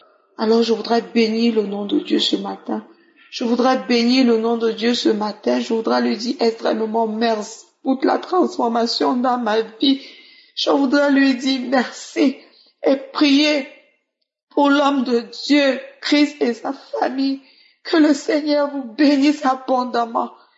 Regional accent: Cameroon; now in Equatorial Guinea; Je suis camerounaise, vivant en Guinée équatoriale pour des raisons de travail.

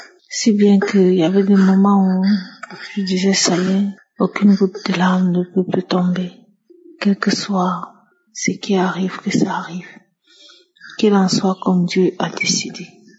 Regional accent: Cameroon; Je suis camerounaise

